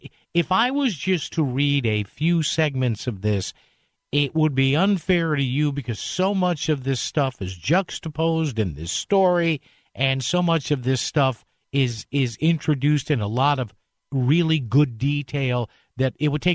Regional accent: New Haven, Connecticut, United States; all the lefties that run my hometown, the city of my birth

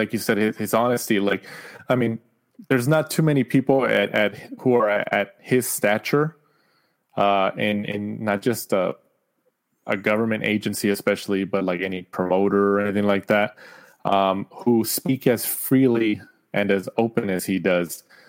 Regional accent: California, United States; obviously we're biased because we're from California

